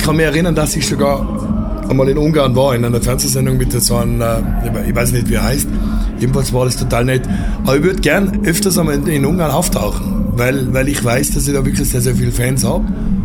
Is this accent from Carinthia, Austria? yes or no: no; Tyrol, Austria; Wow, ich komme aus Tirol, das ist im Westen von Österreich.